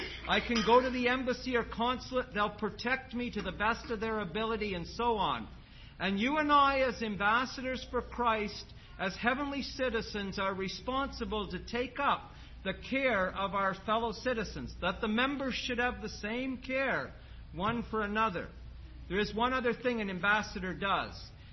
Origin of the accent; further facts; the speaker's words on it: Canada; I'm from Canada